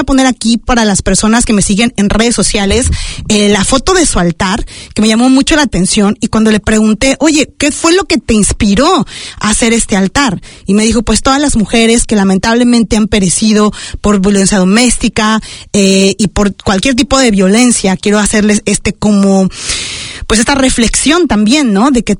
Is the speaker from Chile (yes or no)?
no; Mexico; now in New Zealand; siendo mexicana, como que ya sentía que tenía que hacerlo después de tanto tiempo viviendo en Nueva Zelanda